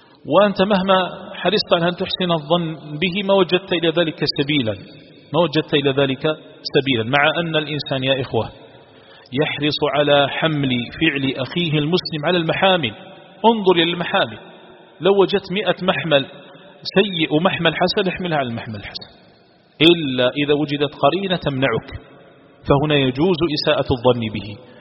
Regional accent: Algeria

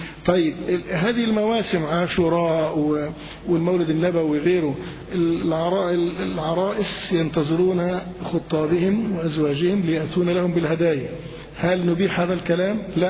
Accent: Egypt; من العادات عندنا في مصر

